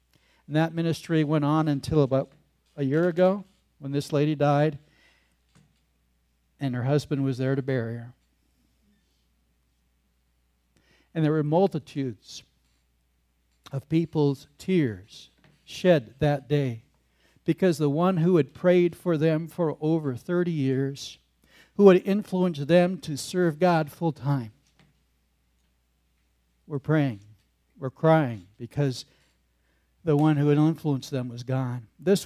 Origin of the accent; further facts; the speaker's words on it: Hoodsport, Washington, United States; one lady from the town Becky and I grew up in Hood Sport, Washington